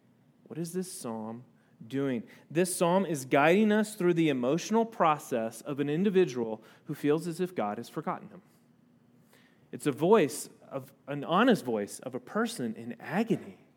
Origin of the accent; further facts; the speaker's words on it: South Carolina, United States; If you are from Arkansas, I grew up in South Carolina.